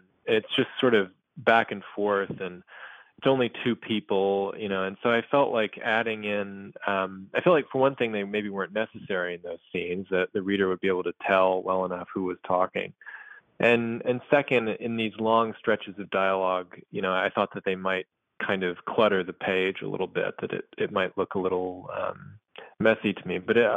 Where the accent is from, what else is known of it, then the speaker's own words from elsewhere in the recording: Kentucky, United States; the towns that I knew so well and the people that I knew so well growing up in Western Kentucky.